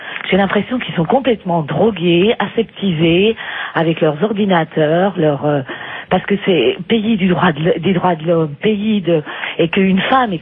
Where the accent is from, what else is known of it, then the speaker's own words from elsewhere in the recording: France; j'ai double nationalité, j'habite en Suisse, parce que vraiment, j'ai honte d'être française.